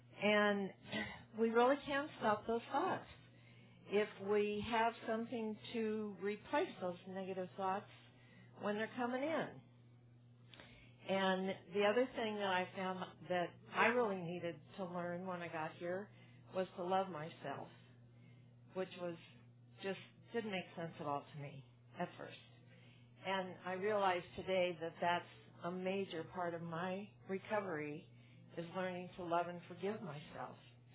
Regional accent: Carpinteria, California, United States; I'm a compulsive eater food addict. I'm from Carpinteria, California, and I'm very glad to be here.

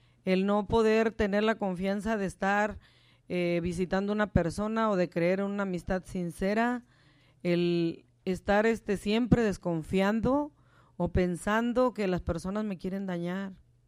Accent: Mexico; moved away; Esto no es como yo pensaba cuando yo me vine de México.

